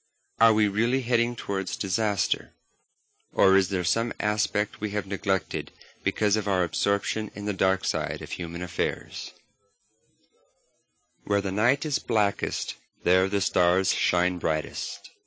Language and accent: English; Pennsylvania, United States; As a Pennsylvania boy, I was proud that my home state could boast of some of the biggest forests the earth had ever known.